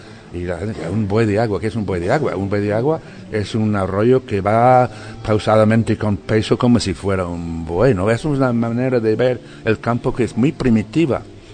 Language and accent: Spanish; Dublin, Leinster, Ireland; Spanish is a second language; yo soy de Dublín, tuve la suerte de empezar a aprender el idioma con 20 años en un colegio de Dublín. Yo ya sabía francés